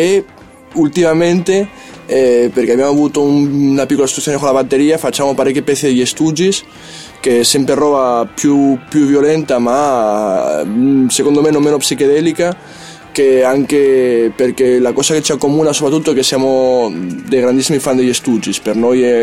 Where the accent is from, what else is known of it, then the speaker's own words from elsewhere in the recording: Ferrara, Emilia-Romagna, Italy; anche se di Ferrara sono solo io